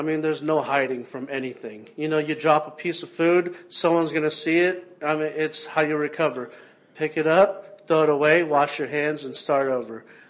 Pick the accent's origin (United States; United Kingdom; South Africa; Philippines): Philippines; We're not. I am Filipino, and I want to keep that with what I'm doing, but it's never going to be just a Filipino restaurant.